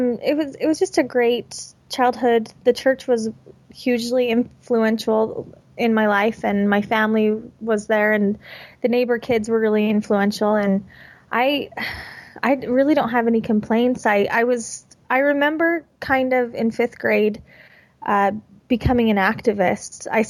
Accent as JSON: {"language": "English", "town": "Murray", "region": "Utah", "country": "United States", "tie": "born or raised there", "said": "Murray is just south of Salt Lake. It's kind of tucked in between Salt Lake and Sandy, Utah."}